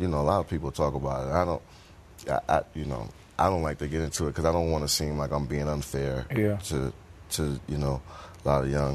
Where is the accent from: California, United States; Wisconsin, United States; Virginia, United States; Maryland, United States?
Virginia, United States; Richmond; I grew up in South Side of Richmond.